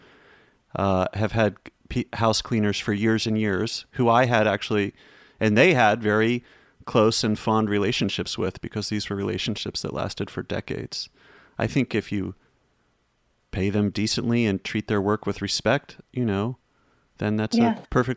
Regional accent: North Carolina, United States; And I grew up in North Carolina, so I'm sure that the cultural acclimation wouldn't be too traumatic for me.

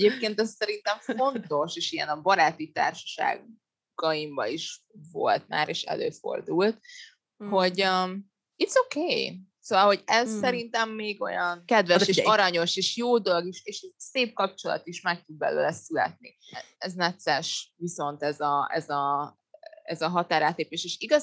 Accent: Budapest, Hungary; most én Budapesten nőttem föl, lassan 30 év alatt azért elég sok ismerősöm lett.

